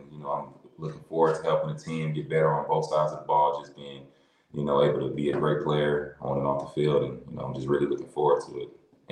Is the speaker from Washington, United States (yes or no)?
no; Atlanta, Georgia, United States; I'm from Atlanta, Georgia. I was born and raised here. I went to school in Valdosta, Georgia.